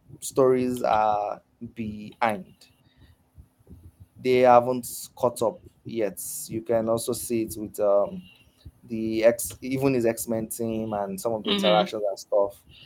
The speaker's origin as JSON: {"language": "English", "country": "Nigeria", "said": "That was the first time I edited in it was the Princess and the Frog as a Nigerian, you know."}